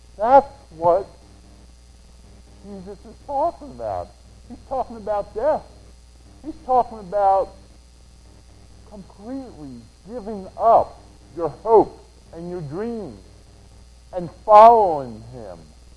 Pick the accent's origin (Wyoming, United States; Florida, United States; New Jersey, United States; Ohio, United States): New Jersey, United States; growing up in South Jersey and being a sports fan of all four Philadelphia teams